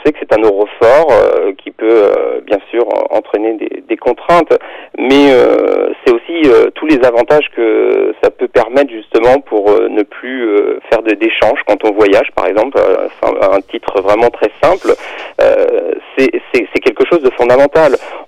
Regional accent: France; C'est vrai qu'on dit qu'on est français, mais on est surtout aussi européen.

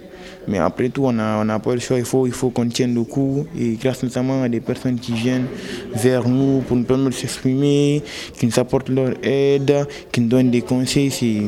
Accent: Guinea; Je viens de la Guinée aussi

